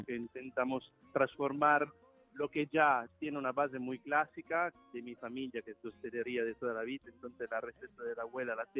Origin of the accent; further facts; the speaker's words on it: Italy; Spanish is a second language; also born or lived in London; now in Spain; Yo soy italiano, pero claro, un italiano que ha viajado un poquito, ha estado en algunos sitios en Asia, entonces está en Londres, me creé un poquito ahí.